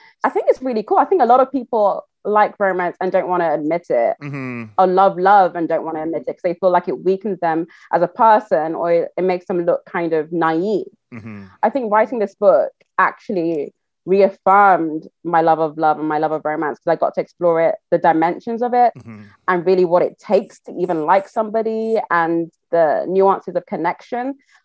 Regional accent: Nigeria; and I'm Nigerian, I'm Yoruba

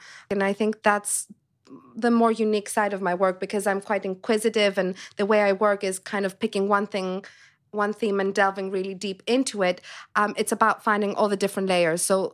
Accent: Greece; moved away; And also growing up in Greece, fashion wasn't really an industry that you grew up looking up to.

